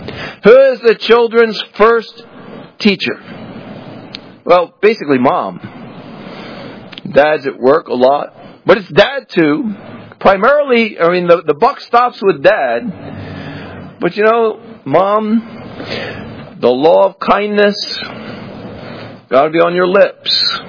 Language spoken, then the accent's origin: English; Southern United States, United States; I grew up in the South. We were not allowed to use racial slurs in our home.